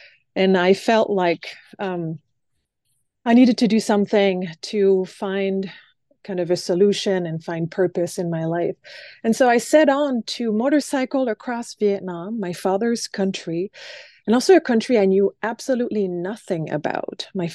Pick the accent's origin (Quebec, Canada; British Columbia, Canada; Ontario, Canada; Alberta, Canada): Quebec, Canada; Montreal; Montreal is where I call home. I was born in Quebec City, but spent most of my formative years in college in Montreal.